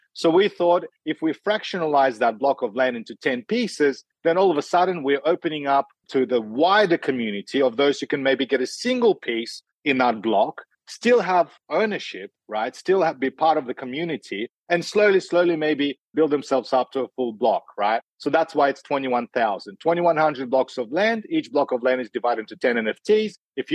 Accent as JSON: {"language": "English", "country": "Australia", "said": "I'm from Australia. You're from Canada."}